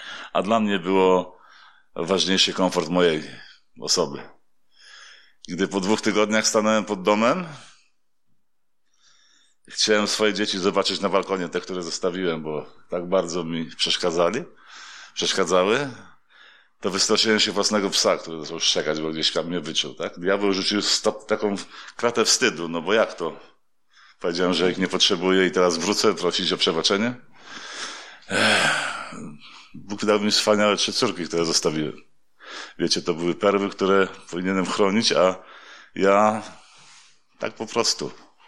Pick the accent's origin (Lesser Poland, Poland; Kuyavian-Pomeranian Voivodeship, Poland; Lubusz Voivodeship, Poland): Lubusz Voivodeship, Poland; Żagań; born there; przyjechałem z Warszawy, a tak naprawdę urodziłem się w Żaganiu